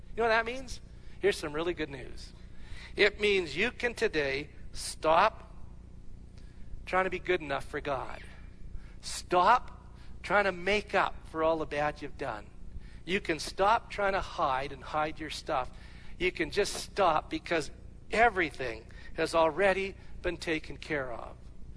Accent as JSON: {"language": "English", "region": "Alberta", "country": "Canada", "said": "And I said, steak, I'm from Alberta."}